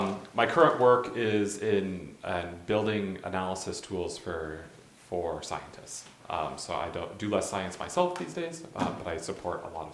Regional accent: Phoenix, Arizona, United States; I come from Phoenix, Arizona.

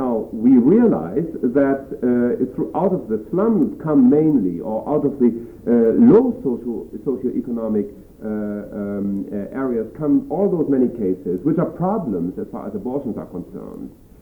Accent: Germany; I come from Germany

